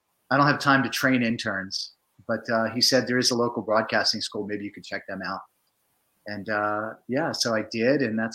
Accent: Florida, United States; You know, my wife's from Alabama and me growing up in Florida, I just figured that would be a good fit for both of us because it would be close to our family.

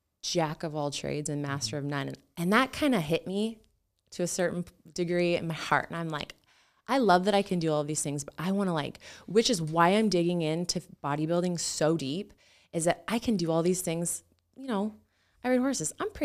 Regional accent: Renton, Washington, United States; I grew up in Renton.

